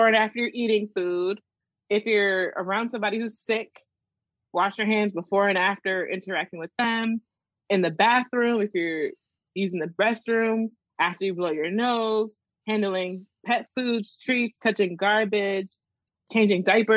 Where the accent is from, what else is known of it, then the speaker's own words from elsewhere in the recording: the South, United States; As a Southerner